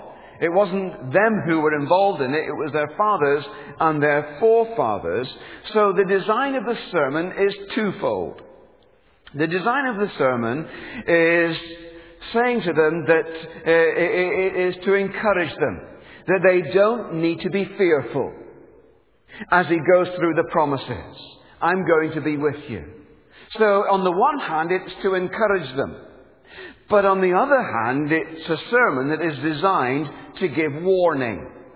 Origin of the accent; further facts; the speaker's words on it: Northern Ireland, United Kingdom; I can say that because I come from Northern Ireland